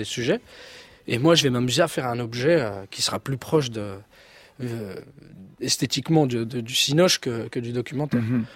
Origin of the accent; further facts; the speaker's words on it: Belfort, Bourgogne-Franche-Comté, France; Et on est de Belfort les deux.